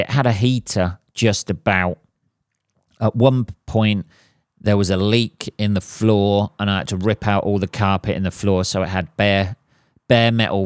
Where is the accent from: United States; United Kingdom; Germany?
United Kingdom; England; because obviously I'm English